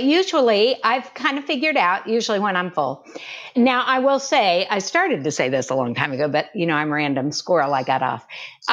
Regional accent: Kansas, United States; No, no, no. I'm a Kansan.

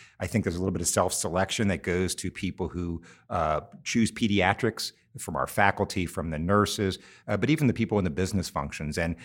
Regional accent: Cincinnati, Ohio, United States; what a privilege it is to be part of Cincinnati Children's Hospital Medical Center, my hometown children's hospital

